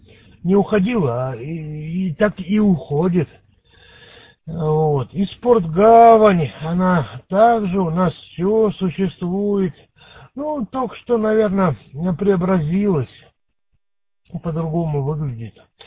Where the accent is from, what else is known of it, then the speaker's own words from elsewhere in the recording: Moldova; now in Vladivostok, Russia; И я не коренной житель Владивостока. В свое время, в 72-м году, мы переехали с Молдавии сюда.